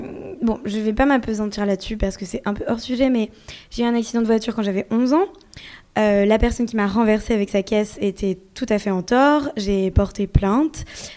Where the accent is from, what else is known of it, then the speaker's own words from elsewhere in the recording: Paris, Île-de-France, France; je suis née, j'ai vécu, j'ai grandi à Paris.